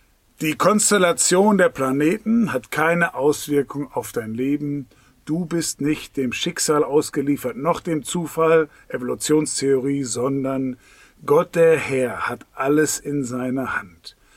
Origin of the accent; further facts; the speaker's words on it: Soest, North Rhine-Westphalia, Germany; ich kenne das bei uns, aus Soos, wo ich aufgewachsen bin